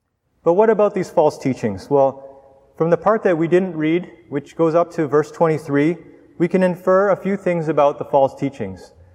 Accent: Canada; I'm Canadian, of course.

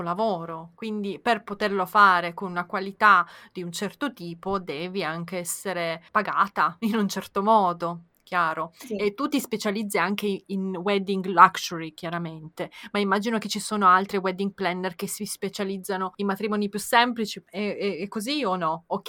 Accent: Moldova; Italian is a second language; Fai conto che io sono moldava e le persone in Est Europa fanno regali molto generosi

